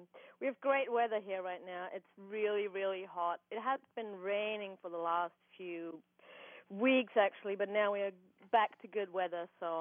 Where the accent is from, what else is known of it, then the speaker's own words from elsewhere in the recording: Austria; moved away as an adult; I grew up in Austria. I was there till I was 21.